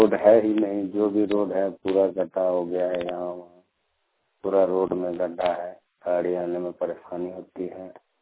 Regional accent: Mohanpur, India; क्योंकि अभी हमारा गांव पड़ता है मोहनपुर हाट के बगल में।

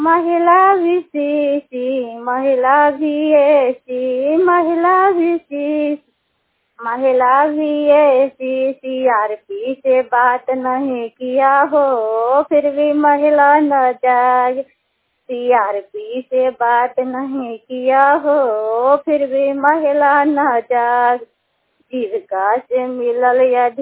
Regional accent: Kaldhar Saraiya, Bihar, India; कलधर सरैया की निवासी हूँ, पोस्ट दमोदरपुर, थाना नगर नौसा, जिला नालंदा

